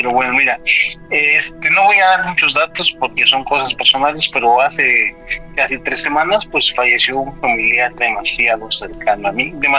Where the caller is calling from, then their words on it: Toluca, State of Mexico, Mexico; de Toluca. ¿Cómo estás?